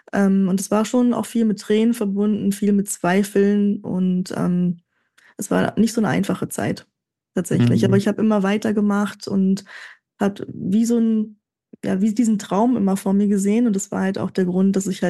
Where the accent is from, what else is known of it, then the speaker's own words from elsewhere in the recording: Berlin, Germany; now in Switzerland; ich komme ursprünglich aus Berlin, ja, wir Berliner sind auf Zack, wir sind schnell, wir haben eine große Klappe